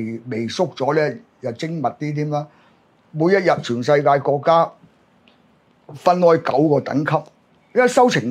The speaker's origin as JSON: {"language": "Cantonese", "country": "China", "said": "我自己身為中國人，成日都希望我哋國家咧一定要搞與和為貴"}